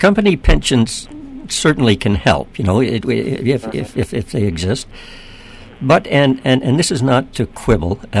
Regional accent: Hamilton, Ontario, Canada; the steel company in Hamilton, my hometown

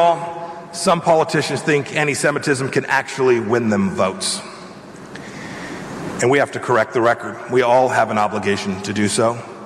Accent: United States; because I'm an American that I'm here today

